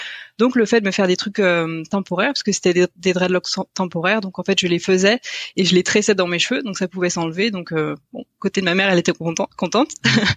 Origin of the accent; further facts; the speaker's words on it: Pays de la Loire, France; Donc je viens de Bretagne, de Loire-Atlantique plus précisément.